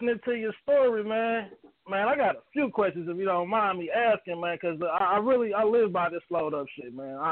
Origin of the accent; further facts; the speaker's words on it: Indianapolis, Indiana, United States; For example, like I'm from Indianapolis, and I'm trying to keep … name alive like everybody else